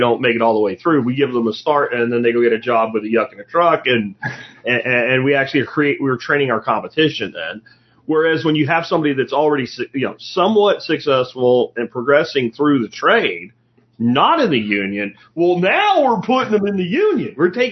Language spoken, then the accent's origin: English; Pennsylvania, United States; I grew up in Pennsylvania. There's a lot of that shit up there.